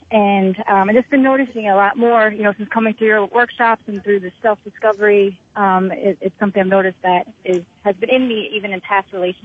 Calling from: New York City, New York, United States; I'm calling from New York City.

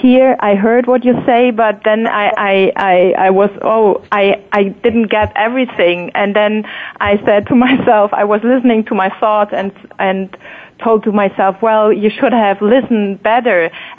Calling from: Hamburg, Germany; I'm calling in from Hamburg, Germany.

